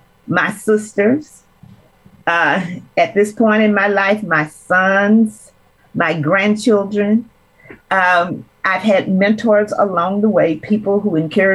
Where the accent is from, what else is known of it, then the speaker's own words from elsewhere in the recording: Tyler, Texas, United States; now in Oregon, United States; I'm a native Texan. I have been in Oregon for 24 years. I grew up, I grew up in Tyler, Texas.